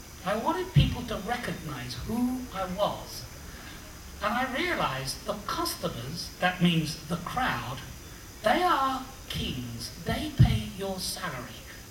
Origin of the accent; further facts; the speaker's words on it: Ireland; accent: English; I'm an Irish national. I speak like I'm English.